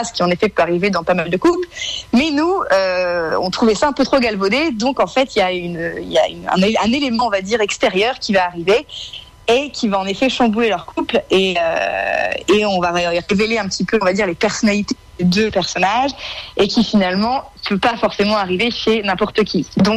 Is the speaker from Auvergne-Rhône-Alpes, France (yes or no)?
yes; Montluçon, Auvergne-Rhône-Alpes, France; moved away as an adult; Exactement, j'ai quitté Montluçon, c'est vrai, juste après le bac, et je suis bien ravie d'y revenir.